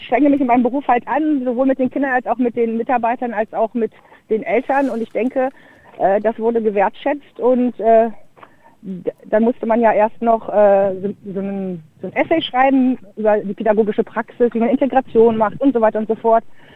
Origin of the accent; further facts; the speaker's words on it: Hildesheim, Lower Saxony, Germany; moved away as an adult; now in Australia; Ich bin ursprünglich aus Hildesheim, das ist in Niedersachsen, aus der schönen Ortschaft Himmelstür. Da bin ich aufgewachsen und ich lebe seit 2007 eigentlich in Australien. Bis Ende 2019 war ich da eigentlich wohnhaft.